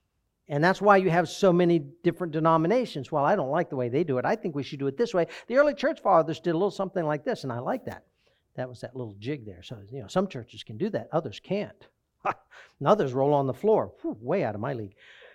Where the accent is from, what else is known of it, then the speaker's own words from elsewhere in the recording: United States; born there; I was born in America.